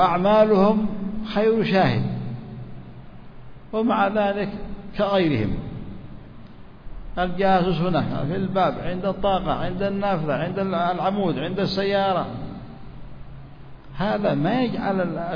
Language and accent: Arabic; Yemen; نحن عندنا في اليمن الحمد لله الخير طيب والدعوة منتشرة